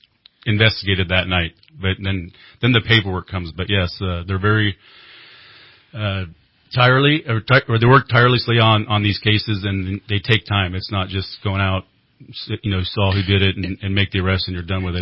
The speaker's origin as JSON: {"language": "English", "town": "Redding", "region": "California", "country": "United States", "tie": "born or raised there", "said": "So, yes, I was born in Orange County, and then my parents moved up north when I was about one, and we've been here ever since."}